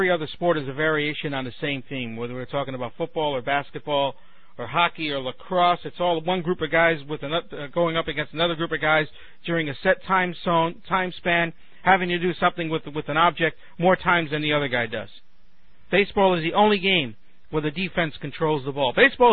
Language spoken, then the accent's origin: English; Brooklyn, New York, United States; I grew up with it. I grew up in Brooklyn, where baseball was not so much of a sport as it was a religion.